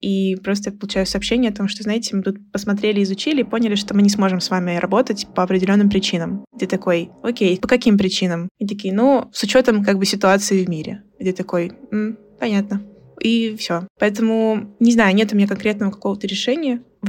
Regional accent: Russia; говорила, ребят, я из России, это будет проблемой

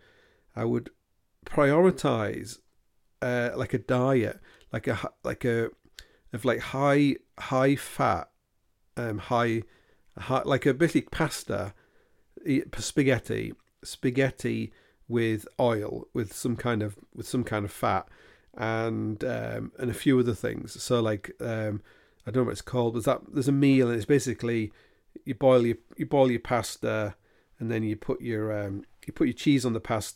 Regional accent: Hull, Yorkshire and the Humber, United Kingdom; Where when I grew up in Hull, because it was like a fishing city

